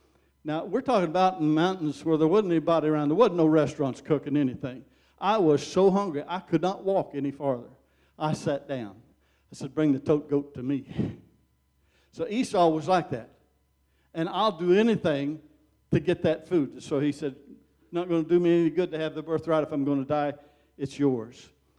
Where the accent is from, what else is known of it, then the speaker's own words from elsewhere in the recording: Missouri, United States; also born or lived in Colorado / Indiana; I was born in Colorado, raised in the backwoods of Missouri and the fields of Indiana.